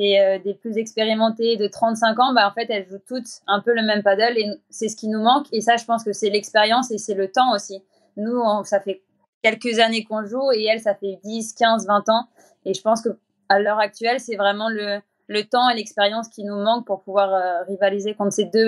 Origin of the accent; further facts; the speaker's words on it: France; en tant que Française